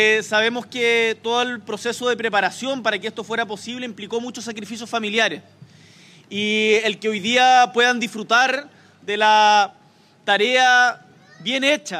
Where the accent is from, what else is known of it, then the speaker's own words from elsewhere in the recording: Chile; en la medida en que nos unimos como chilenos y chilenas podemos sacar grandes desafíos adelante